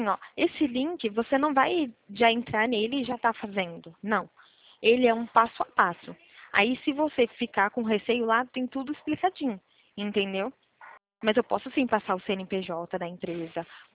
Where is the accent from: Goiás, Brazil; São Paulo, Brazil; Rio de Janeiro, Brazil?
São Paulo, Brazil; Limeira; eu sou de Limeira aqui, né? De Limeira, no interior de São Paulo.